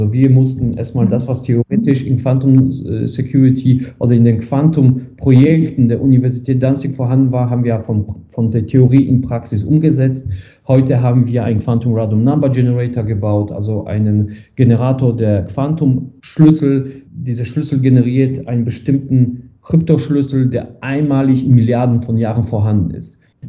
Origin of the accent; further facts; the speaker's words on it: Remscheid, North Rhine-Westphalia, Germany; ich komme hier aus Remscheid, Bergischen Städtedreieck